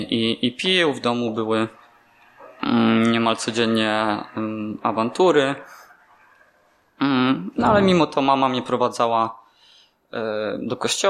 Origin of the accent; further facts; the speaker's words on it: Opoczno, Łódź Voivodeship, Poland; now in Toruń, Poland; Pochodzę z Opoczna, z małego miasteczka w Łódzkiem. Moi rodzice to nominalni katolicy. Wychowałem się w bloku